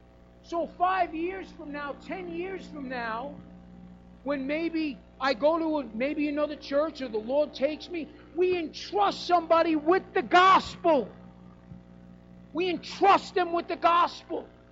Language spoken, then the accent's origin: English; New York, United States; I'm from New York. I like to talk.